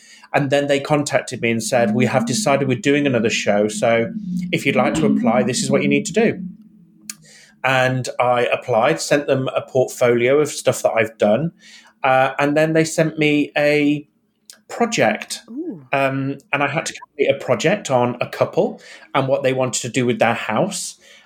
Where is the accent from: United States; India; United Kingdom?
United Kingdom; England; moved away; I have lived down south now for 22 years. I'm originally from the Midlands.